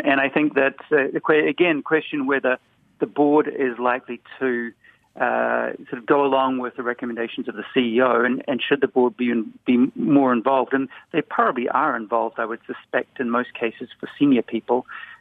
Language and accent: English; Wellington, New Zealand; Yep, I come from Wellington